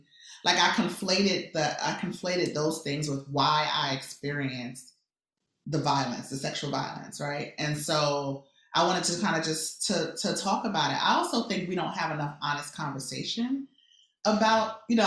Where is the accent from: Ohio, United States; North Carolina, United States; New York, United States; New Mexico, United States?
New York, United States; because I'm from the Bronx